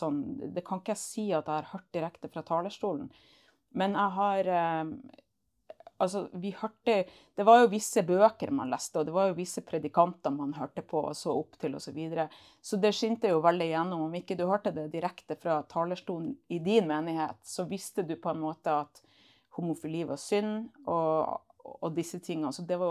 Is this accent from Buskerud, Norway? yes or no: no; Bodø, Nordland, Norway; Ja, jeg er fra Bodø og har vokst opp der, og egentlig bodd der størstedelen av livet mitt. Og har bakgrunn fra den norske kirke med mor som var aktiv der.